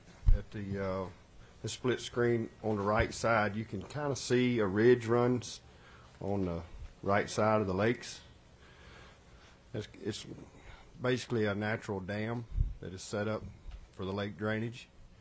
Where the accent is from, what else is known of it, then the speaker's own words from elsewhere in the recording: Tennessee, United States; now in Dillingham, United States; If you haven't picked up, I'm from Tennessee originally